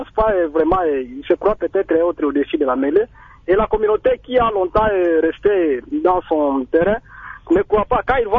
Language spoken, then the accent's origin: French; Maniema, DR Congo; Vous savez, ici chez nous, au Maniema